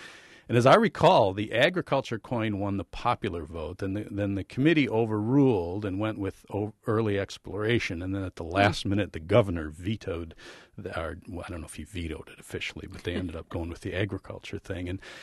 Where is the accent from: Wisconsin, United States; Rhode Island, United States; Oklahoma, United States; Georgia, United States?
Wisconsin, United States; And when I go out book touring on the West Coast, as soon as I mention that I'm from Wisconsin.